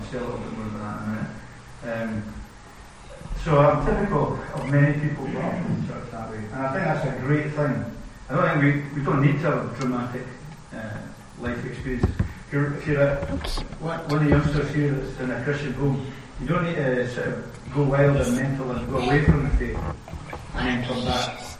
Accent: Armagh, Northern Ireland, United Kingdom; So I grew up in Armagh, and then I left Armagh just for a few years to study and work. And then I became a minister, so I'm back in Armagh. So I've lived for a long time in Armagh.

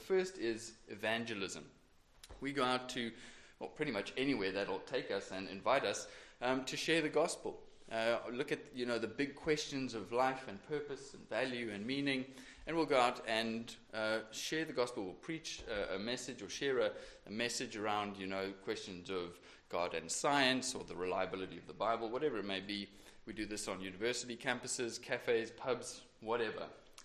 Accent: South Africa; moved away as an adult; as you can tell from my accent. I'm not really around from around these parts. I'm from sunny South Africa. And I've been in the country for just on 8 months after having come out.

